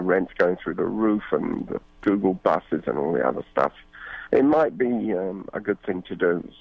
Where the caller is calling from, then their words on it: Mill Valley, California, United States; I'm calling from Mill Valley.